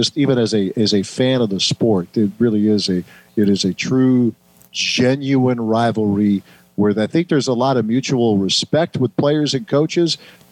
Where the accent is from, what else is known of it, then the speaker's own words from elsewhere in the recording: Ohio, United States; I grew up in Ohio